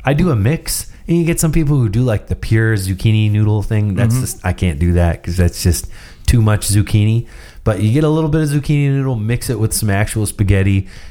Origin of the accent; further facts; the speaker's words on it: Canada; Now I'm in a unique position here because I'm American and I'm Canadian.